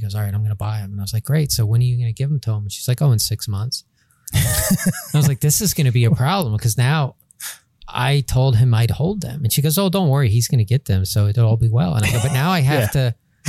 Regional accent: Florida, United States; whenever you say you're from Florida, I'm like, oh, I'm from Florida.

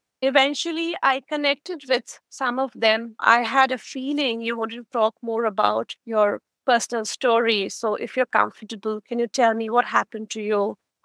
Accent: India; moved away as an adult; Yes, I'm from India. I came when I was 26.

